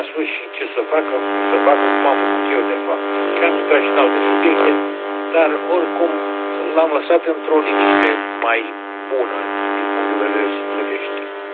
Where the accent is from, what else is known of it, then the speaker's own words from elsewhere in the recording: Bucharest, Romania; eu sunt bucureștean, în moldovenesc. Sunt de 15 ani